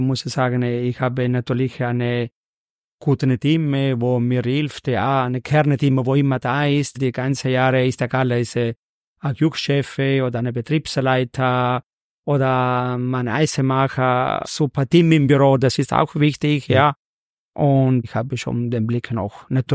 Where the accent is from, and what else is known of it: Italy; German is a second language